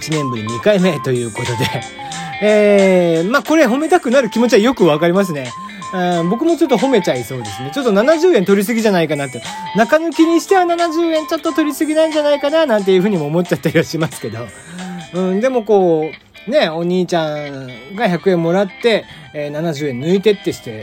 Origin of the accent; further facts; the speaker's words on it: Kagoshima, Japan; born there; いかんせん僕は鹿児島生まれなもので、こういう雪とかがですね、やっぱテンション上がっちゃうんですよね